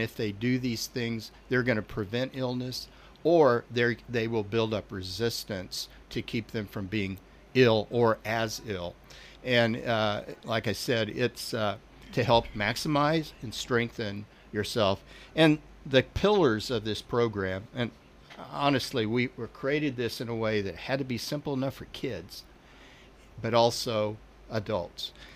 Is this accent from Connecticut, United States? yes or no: no; California, United States; I'm from Central California, rural California